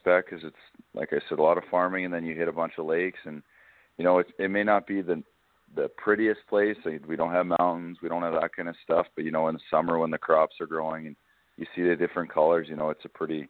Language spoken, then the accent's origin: English; Canada; Honestly, I just, growing up in Canada, first thing I did is I did a can skate, it's called.